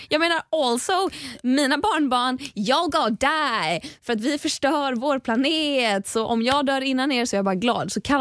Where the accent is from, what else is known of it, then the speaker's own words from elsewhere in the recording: Sweden; Kultur, att vi är uppvuxna i Sverige